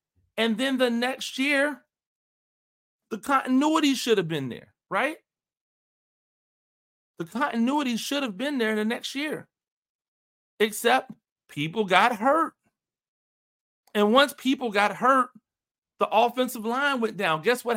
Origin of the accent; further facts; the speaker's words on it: Tampa, Florida, United States; I'm a Tampa Bay guy, right? I grew up in Tampa Bay. I grew up a Bucs fan.